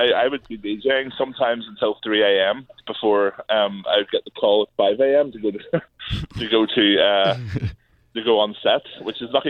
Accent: Belfast, Northern Ireland, United Kingdom; Well, I'm from Belfast, so I can't speak for Dublin.

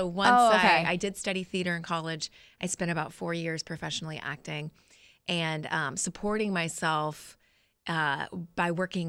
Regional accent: St. Petersburg, Florida, United States; also born or lived in California; So I my childhood was mostly spent in Florida. We were in St. Pete, Clearwater area.

